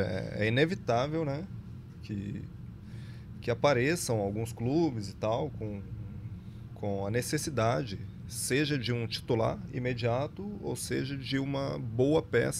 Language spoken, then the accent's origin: Portuguese; Brazil; Falo daqui porque sou brasileiro